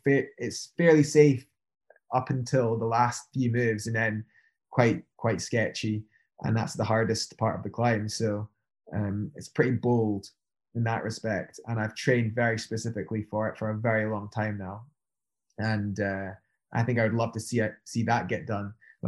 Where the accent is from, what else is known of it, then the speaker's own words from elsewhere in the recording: United Kingdom; I think being a British climber is the best training for for going and doing bigger stuff and scarier stuff, because British climbing is just really technical and bold